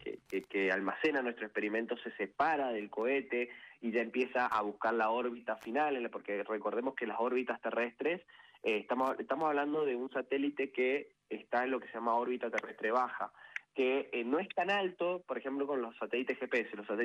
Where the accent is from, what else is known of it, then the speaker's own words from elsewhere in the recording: Luján de Cuyo, Mendoza, Argentina; yo soy de Luján de Cuyo, Mendoza, soy ingeniero mecatrónico, tengo 26 años.